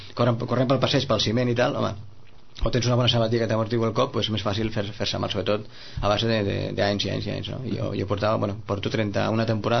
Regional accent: Sitges, Catalonia, Spain; visc en Sitges, sóc de Sitges, però bueno, però que m'hi sento identificat amb Vilafranca

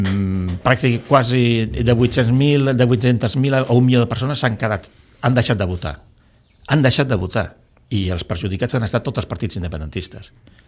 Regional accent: Catalonia, Spain; Som catalans.

